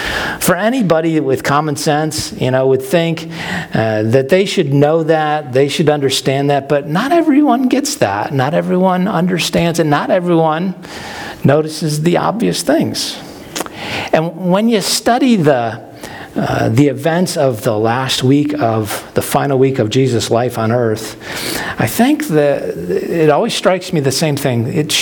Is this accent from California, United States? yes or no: no; Buffalo, New York, United States; One thing my hometown of Buffalo, New York is known for is chicken wings.